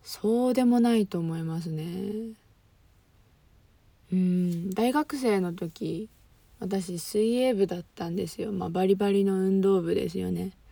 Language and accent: Japanese; Fukuoka, Japan; 私福岡県出身でございます。もうちょっとこう方言を出しつつ喋ったりもしてみたいんですけど、福岡の方言ってなんというかタメ口なんですよね。